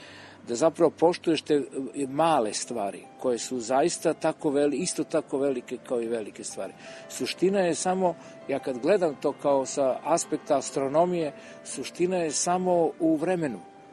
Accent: Rovinj, Istria County, Croatia; sam ja muziku dodirnuo kao klinac još u Rovinju kad sam bio mali

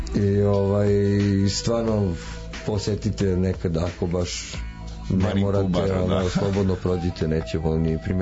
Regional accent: Belgrade, Serbia; pošto sam odrastao na Medakoviću dvojci, to je bratsko naselje, to jest produžetak

